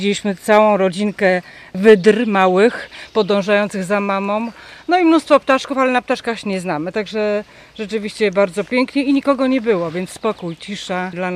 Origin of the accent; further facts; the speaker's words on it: Skierniewice, Łódź Voivodeship, Poland; Ja jestem ze Skierniewic